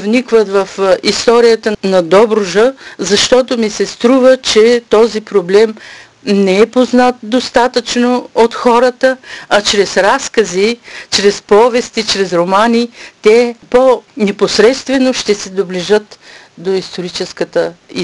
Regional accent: Dobrich Province, Bulgaria; born there; те се отнасят предимно за родното ми място, едно малко село край Добрич, където съм се родила и където съм прекарвала ваканциите през младежкия си живот

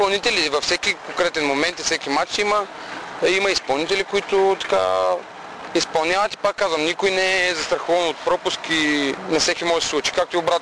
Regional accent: Gabrovo, Gabrovo Province, Bulgaria; also born or lived in Shumen; Не знам откъде е излезна този прякор, но аз съм си от Габрово и това е.

